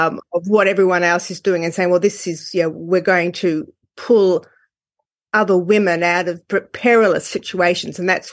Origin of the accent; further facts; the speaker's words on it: Australia; I'm from Australia.